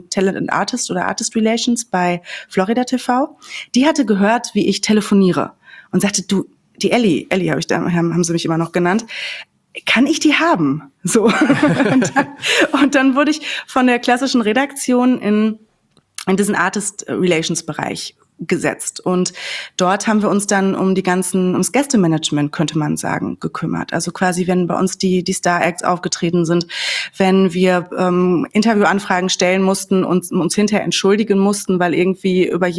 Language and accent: German; North Rhine-Westphalia, Germany; Ich komme ja auch aus der Ecke.